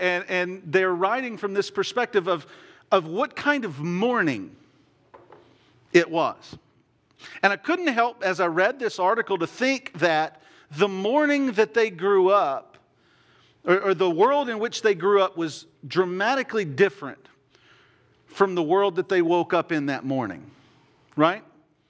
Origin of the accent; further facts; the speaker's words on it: Texas, United States; But being from East Texas and having been raised on a 300-acre cattle ranch, I've learned to have a healthy respect of snakes.